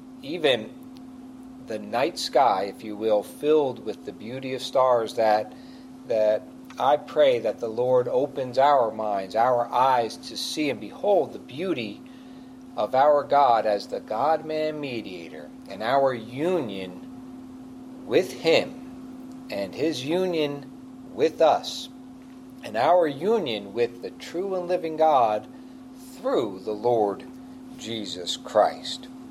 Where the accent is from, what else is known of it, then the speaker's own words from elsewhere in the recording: Northeast, United States; Now, I grew up in the Northeast, where there's a lot of cities around, a lot of towns close by.